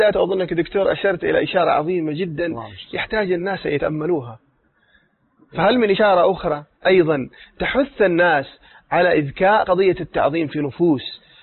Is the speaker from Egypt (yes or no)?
no; Mecca, Makkah Province, Saudi Arabia; لما قلت له أنا من مكة